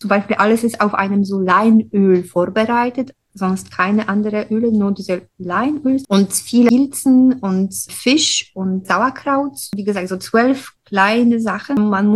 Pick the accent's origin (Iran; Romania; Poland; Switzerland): Poland; now in Bonn, Germany; Also ich komme aus Polen und ich bin hier in Bonn schon seit 10 Jahren.